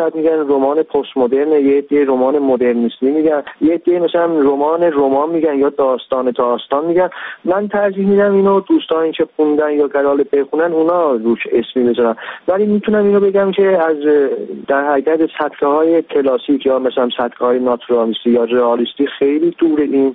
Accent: Iran; من ایرانی هستم

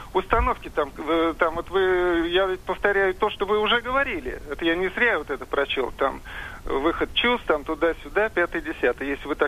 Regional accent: Moscow, Russia; Я из Москвы.

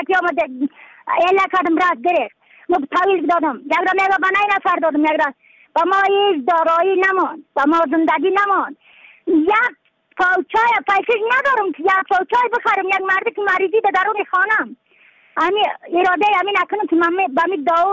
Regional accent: Yaftal-e Payin, Badakhshan, Afghanistan; از بدخشان هستم، مرکز بدخشان، ولسوالی یفتل پایان، قیره وینگ.

